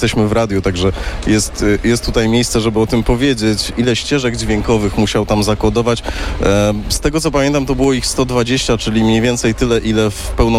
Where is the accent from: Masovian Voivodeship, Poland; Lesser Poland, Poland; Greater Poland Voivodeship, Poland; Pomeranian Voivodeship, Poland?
Masovian Voivodeship, Poland; Warsaw; staram się nie myśleć w kategoriach klasycznego przeżywania tego jako warszawiak